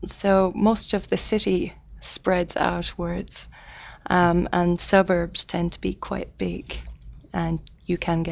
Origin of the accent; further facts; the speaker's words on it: Cork, Munster, Ireland; I'm from Ireland, and I'm from the second biggest city in Ireland, which is Cork.